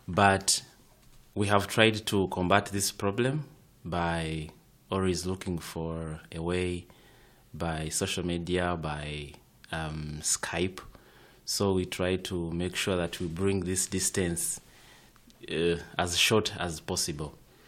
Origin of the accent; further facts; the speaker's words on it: Uganda; given the fact that we come from Africa and from Uganda, where we don't have everything we need